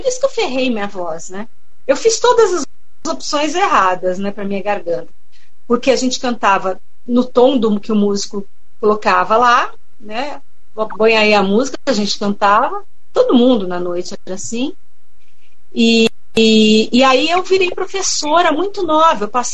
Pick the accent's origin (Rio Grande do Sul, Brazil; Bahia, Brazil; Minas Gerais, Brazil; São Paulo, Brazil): São Paulo, Brazil; born there; eu nasci em São Paulo, eu morava numa kitnet no centrão de São Paulo, na boca da venda de carros, que era a boca do lixo ali de São Paulo